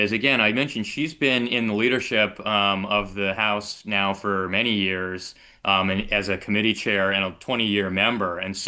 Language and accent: English; Takoma Park, Maryland, United States; Well, I come from Tacoma Park, which is a city of about 17 or 18,000 people